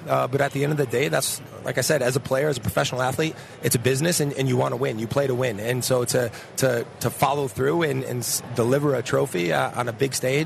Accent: United States; to go into that environment as an American and have the opportunity to play in the best league in the world against the best players

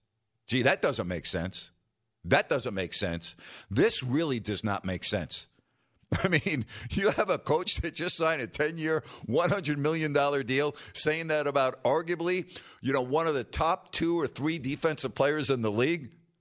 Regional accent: New York, United States; I grew up in New York, and as a kid, and still to this day, but we had season tickets to both the Giants and the Jets.

